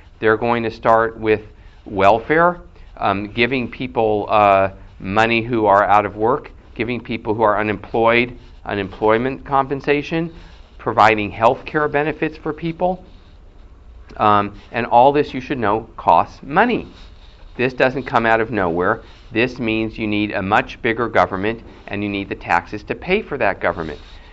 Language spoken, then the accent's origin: English; California, United States; I'm from California